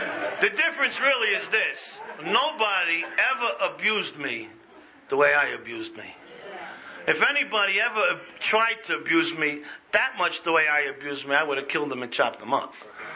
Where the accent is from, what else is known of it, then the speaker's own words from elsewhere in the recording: New York City, New York, United States; I come from Little Italy.